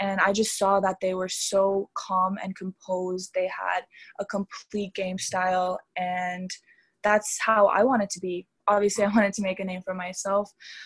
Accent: Canada; Obviously, my parents are Romanian. They grew up there, but I was born in Canada. I was raised in Canada.

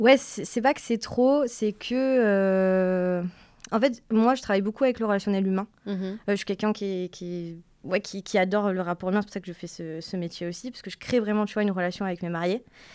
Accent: Marseille, Provence-Alpes-Côte d'Azur, France; je viens de Marseille. J'ai 24 ans.

